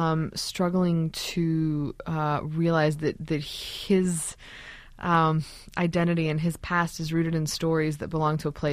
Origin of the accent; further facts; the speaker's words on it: United Kingdom; accent: British; I grew up speaking like the Queen's English with a proper British accent.